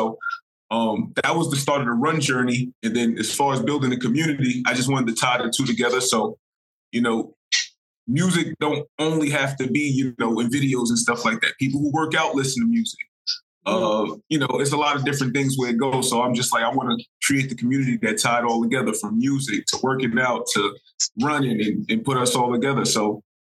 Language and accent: English; Jersey City, New Jersey, United States; now in Houston, United States; I'm actually from Jersey City, New Jersey, born and raised. Love it to death. But I live in Houston now, and it's completely different.